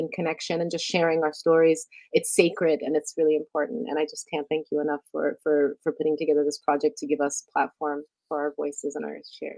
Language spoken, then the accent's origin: English; Alexandria, Alexandria Governorate, Egypt; Alexandria.